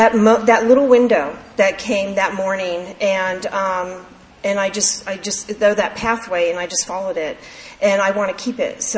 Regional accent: Venice, California, United States; I grew up down in Venice with my mom, and it was just the two of us, and she was Scottish, she was from Glasgow

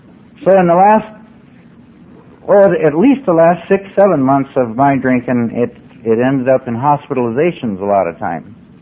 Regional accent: Whitefish, Montana, United States; I wanted to come back to my hometown of Whitefish and just grow up and be somebody.

